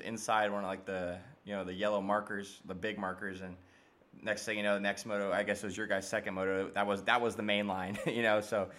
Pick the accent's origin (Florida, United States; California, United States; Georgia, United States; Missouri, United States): Florida, United States; now in North Carolina, United States; I'm from Florida, so everything here's flat. Or I'm in North Carolina now, but everything in Florida is flat.